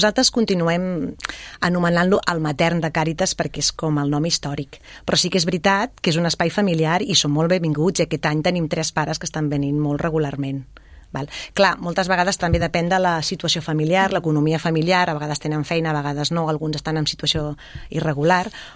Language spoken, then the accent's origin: Catalan; Terrassa, Catalonia, Spain; soc d'aquí, soc de Terrassa, tinc tribu, tinc família, tinc amics